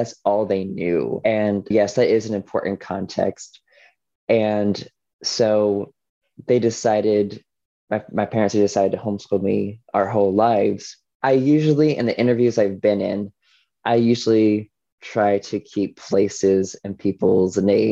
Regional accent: Walkertown, North Carolina, United States; but I grew up in Gospelite Baptist Church in Walkertown, North Carolina.

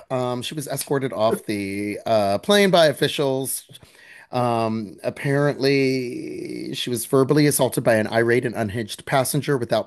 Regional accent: New York, United States; Now, as a New Yorker, when I'm on the fucking, even I could be on the MTA

